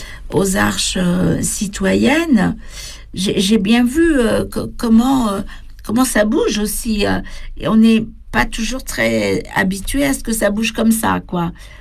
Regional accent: France; born there; nous qui nous disons françaises, parce qu'on est nés en France

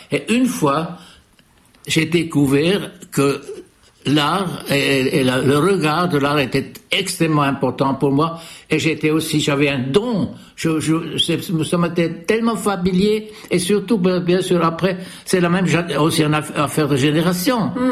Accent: Bern, Switzerland; je parlais déjà l'italien, que j'avais appris dans la rue. Parce que là où j'ai grandi, à Berne en Suisse, C'était un quartier qui était il y avait une grande population italienne, des ouvriers. Et on a grandi comme enfants avec des enfants italiens.

